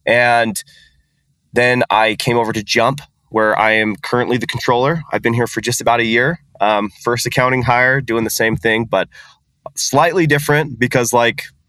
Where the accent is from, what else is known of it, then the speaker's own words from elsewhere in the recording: Utah, United States; I'm originally from Utah, born and bred.